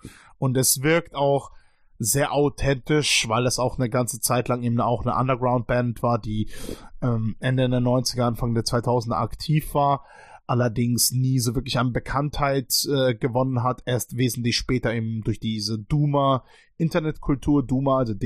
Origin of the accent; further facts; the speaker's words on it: Moscow, Russia; ich komme aus Moskau